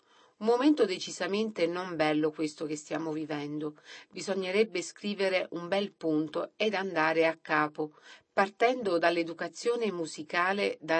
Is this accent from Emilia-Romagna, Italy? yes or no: no; Sant'Arcangelo, Basilicata, Italy; mi portò con sé dal mio paese d'origine, Sant'Arcangelo, ad assistere ad un concerto